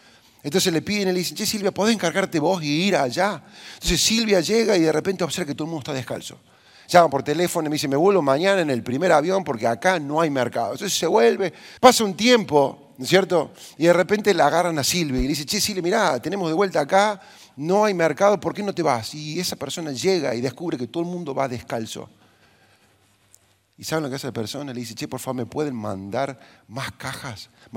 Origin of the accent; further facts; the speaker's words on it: Córdoba, Argentina; born there; Yo nací en Córdoba, tres hermanos, el mayor de tres. Vengo de una familia de clase media